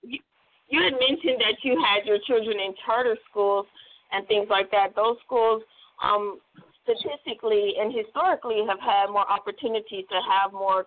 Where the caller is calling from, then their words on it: Sacramento, California, United States; I am calling from Sacramento.